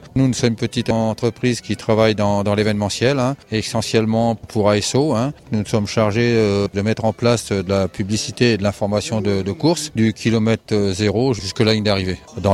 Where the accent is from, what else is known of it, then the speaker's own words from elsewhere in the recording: Hauts-de-France, France; Que le beau temps perdure, hein, parce que nous sommes du Nord et on n'est pas trop habitué à avoir des conditions climatiques aussi favorables.